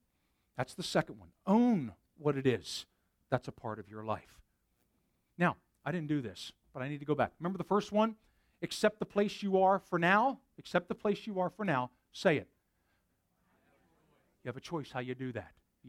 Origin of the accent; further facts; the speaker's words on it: Philadelphia, Pennsylvania, United States; I'm a city boy. I'm from Philly. We don't hunt things there. We try not to be hunted. It's a dangerous place.